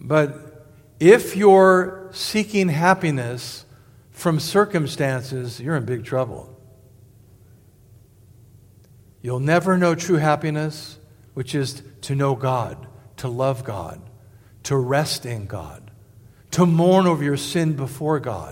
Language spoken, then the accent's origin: English; Los Angeles, California, United States; I mean, I saw this as growing up in Los Angeles, you know, where my dad, you know, used to produce